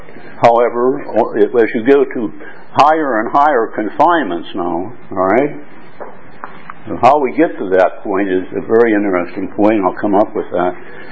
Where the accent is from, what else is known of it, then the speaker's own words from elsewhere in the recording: United States; now in Hong Kong; I'm an American living in Hong Kong.